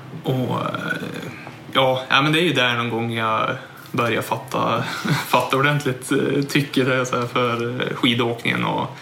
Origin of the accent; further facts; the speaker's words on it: Bredby, Västernorrland County, Sweden; Jo, jag kommer ju från Bredby, några mil utanför Örnsköldsvik.